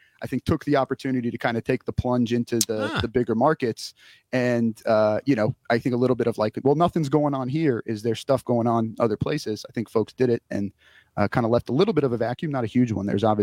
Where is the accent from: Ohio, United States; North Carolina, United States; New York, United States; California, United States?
Ohio, United States; Cincinnati; born there; also born or lived in Indiana; now in Madison, United States; I was born in Cincinnati, Ohio. I actually eventually moved up to Madison via way of Indiana for some work.